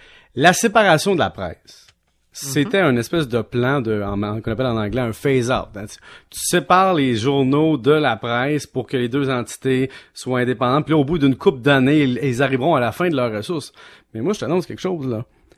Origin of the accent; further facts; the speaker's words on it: Valleyfield, Quebec, Canada; Moi, j'ai grandi à Valleyfield avec le Soleil.